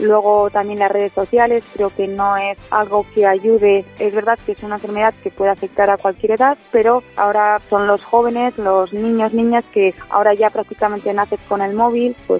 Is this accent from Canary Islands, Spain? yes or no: no; Burgos, Castile and León, Spain; aunque estaba estudiando en Madrid, mi ciudad natal es Burgos